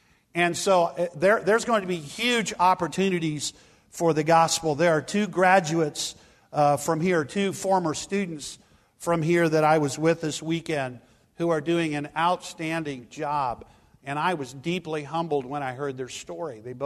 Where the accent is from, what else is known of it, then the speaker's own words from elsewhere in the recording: McAllen, Texas, United States; I grew up down there in McAllen, Texas, and I had the privilege of going back.